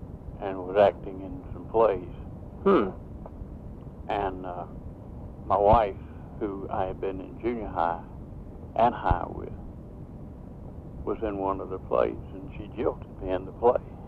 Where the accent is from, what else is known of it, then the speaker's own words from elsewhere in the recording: Charlotte, North Carolina, United States; I passed it practically every day going to Central High School. I grew up in Dilworth.